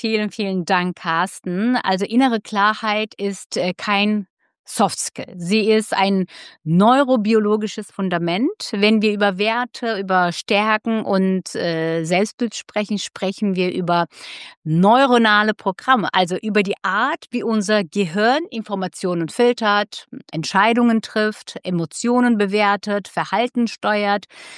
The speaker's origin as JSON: {"language": "German", "region": "Istanbul", "country": "Turkey", "tie": "born or raised there", "second_language": "German", "moved": "yes", "said": "ich bin ja in Istanbul geboren und aufgewachsen."}